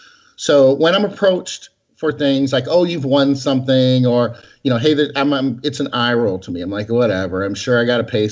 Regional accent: Michigan, United States; I was raised in Michigan. I know what humidity is.

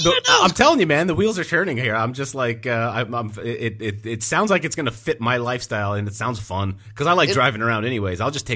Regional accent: Ottawa, Ontario, Canada; I came from I grew up in Ottawa, Canada

